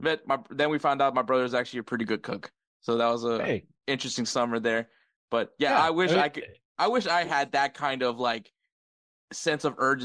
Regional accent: the South, United States; Obviously, I'm from the South.

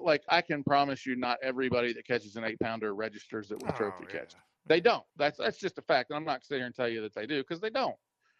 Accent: Maryland, United States; now in Florida, United States; A lot of people say that, and maybe it's from growing up in Maryland, or I don't know what it is.

